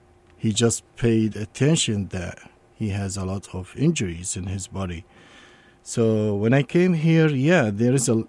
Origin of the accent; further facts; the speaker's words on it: Baghdad, Baghdad Governorate, Iraq; now in United States; I'm originally from Baghdad, Iraq. Proudly, I'm a U.S. citizen now. I'm from a middle-class family. My father was author and a journalist.